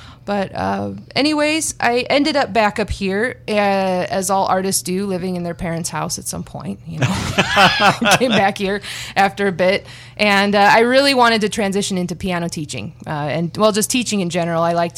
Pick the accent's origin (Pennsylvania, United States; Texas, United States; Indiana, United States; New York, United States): Indiana, United States; Highland; I grew up in Highland, Indiana. I went to Highland High School